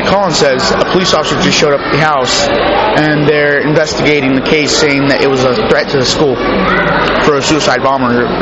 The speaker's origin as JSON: {"language": "English", "town": "Fresno", "region": "California", "country": "United States", "said": "I'm from Fresno, California. That's where I'm heading right now."}